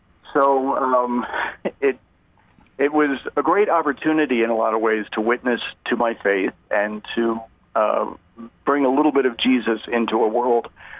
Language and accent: English; Rockville, Maryland, United States; Well, I grew up outside Washington, D.C. In Rockville, Maryland, and I'd always had a great love for reading and writing